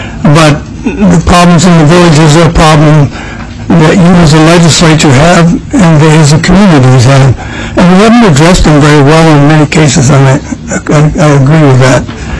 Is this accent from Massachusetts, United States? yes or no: no; Craig, Alaska, United States; I come from Craig.